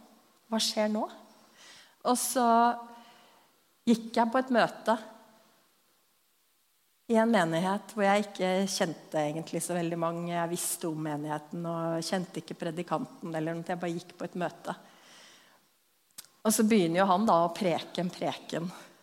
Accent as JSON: {"language": "Norwegian", "town": "Lillehammer", "region": "Innlandet", "country": "Norway", "tie": "born or raised there", "said": "barndommen min på Lillehammer, og musikk og hjemme fullt av folk. Så jeg ble veldig tidlig glad i Jesus."}